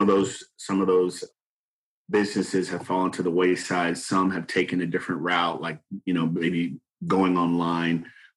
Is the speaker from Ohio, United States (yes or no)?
yes; Dayton, Ohio, United States; Born and raised in Dayton, Ohio. Went to school there and then went away to Washington, D.C. To attend college.